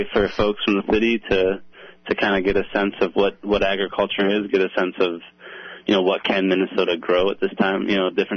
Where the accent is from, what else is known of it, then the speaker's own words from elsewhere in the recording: Scotland, United Kingdom; Sometimes it's good to get out of being Scottish, you know? A little more Eastern European.